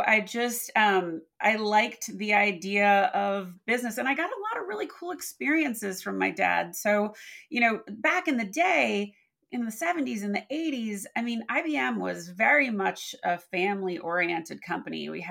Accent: New York, United States; So we grew up in Westchester.

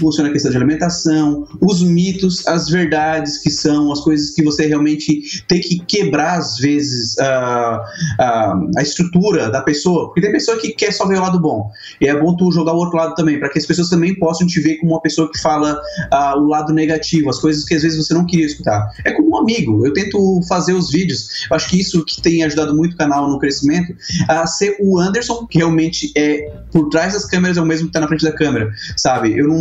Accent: Brazil; moved away as an adult; Eu vim do Brasil sabendo muito de inglês, como eu trabalhava com TI

